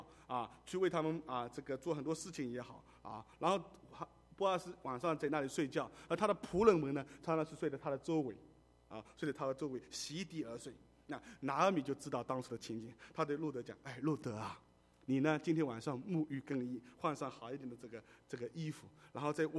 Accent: China; born there; 我在大陆出生，讲话的口气都会有不一样

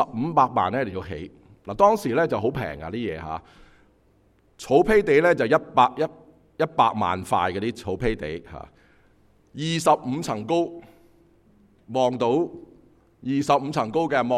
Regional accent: Guangdong, China; 可能我哋广东人都系咧已经系移民咗好耐啊

